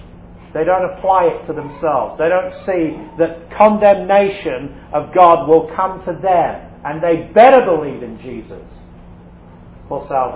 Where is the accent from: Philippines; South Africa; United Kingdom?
United Kingdom; England; now in California, United States; You know, I'm English, and from in England, most people are not Christians, and they'll tell you they're not. And then I moved to California